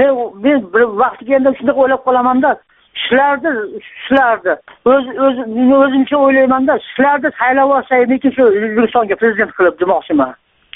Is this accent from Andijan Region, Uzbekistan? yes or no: yes; Andijan, Andijan Region, Uzbekistan; now in Chelyabinsk, Russia; Men o'zim Andijondanman. Shu Chelyabinskda ishlayapman.